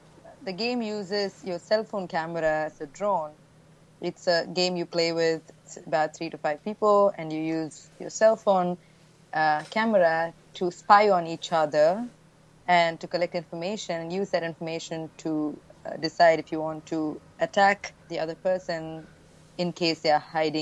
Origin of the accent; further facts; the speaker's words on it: India; because I grew up in India.